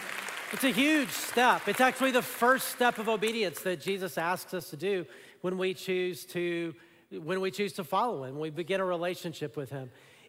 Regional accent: Alabama, United States; So I grew up in Alabama, and I remember when I was in high school, I met my friend's great-grandmother.

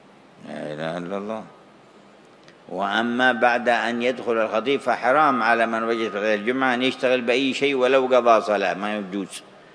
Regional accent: Yemen; عندنا في اليمن ما عاد يبقى في هذا الوقت

